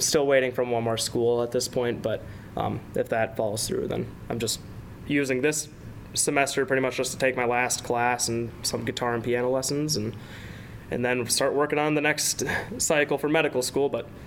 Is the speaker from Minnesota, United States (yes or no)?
yes; Minnesota, United States; Like I said, I'm from Minnesota, right above the Twin Cities, just by like a half hour.